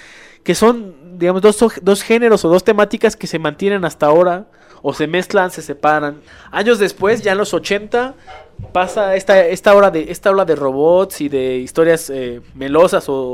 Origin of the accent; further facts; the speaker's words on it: Mexico; México y en América Latina estamos muy familiarizados con el anime porque están en nuestro idioma y en nuestro acento.